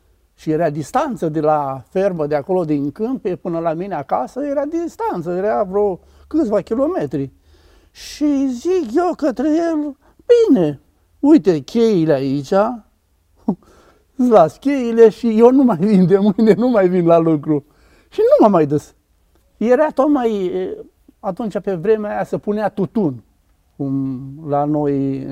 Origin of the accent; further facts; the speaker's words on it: Oltenia, Romania; now in Timișoara, Romania; Eu vin din Oltenia, am venit în Timișoara.